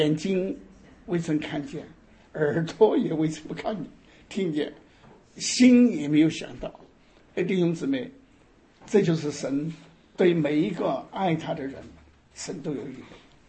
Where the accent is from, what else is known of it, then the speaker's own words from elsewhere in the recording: Sichuan, China; 因为我是四川人，天津有一个四川同乡会，也有一份奖学金给南开大学，就是奖励我们四川的学生